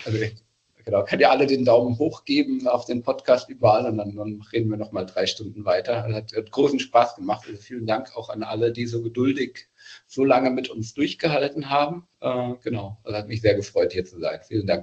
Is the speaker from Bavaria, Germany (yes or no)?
yes; Bavaria, Germany; aus Bayern komme ich